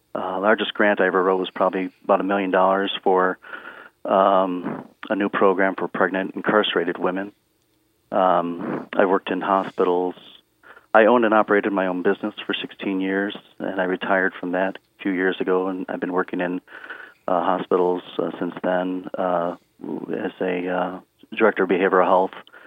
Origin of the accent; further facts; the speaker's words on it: Rockford, Illinois, United States; I grew up in Rockford, Illinois. I was born in 1969. My parents moved to the Midwest from Pennsylvania in the 50s. Rockford and the Midwest was booming back then.